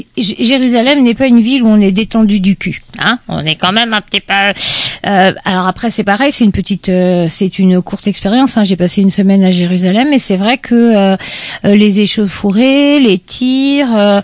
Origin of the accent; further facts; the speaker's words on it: France; En tant que ressortissante française, comme je suis française